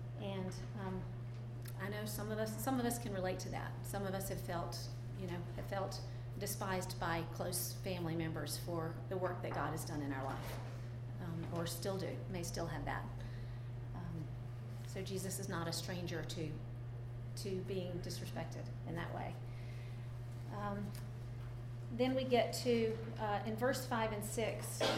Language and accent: English; Georgia, United States; my background is I grew up in Georgia. I'm the youngest of six children. It was so nice to hear fellow Southerner this morning, even though we've lived here 10 years.